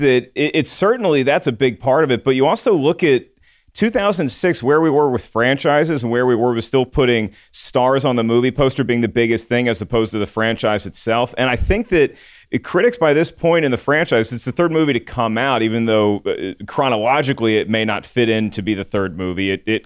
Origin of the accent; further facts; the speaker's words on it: the South, United States; maybe it's just because he's got that Southern drawl and I'm from the South too.